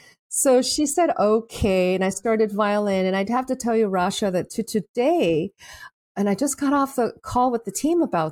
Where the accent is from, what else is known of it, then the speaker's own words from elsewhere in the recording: Taiwan; also born or lived in Japan; as an American citizen, I grew up in Taiwan. I grew up in Japan also.